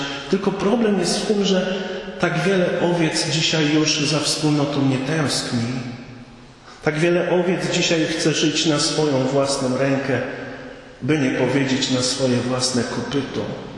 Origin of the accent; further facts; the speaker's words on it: northern Poland, Poland; ale ja pochodzę z północy